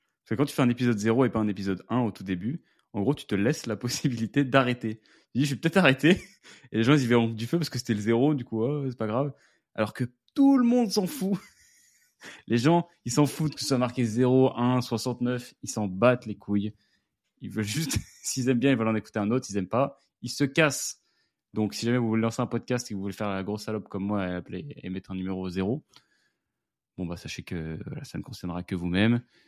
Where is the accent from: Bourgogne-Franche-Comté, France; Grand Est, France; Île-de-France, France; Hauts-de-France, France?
Île-de-France, France; Versailles; Parce que moi, vous savez que j'ai grandi à Versailles.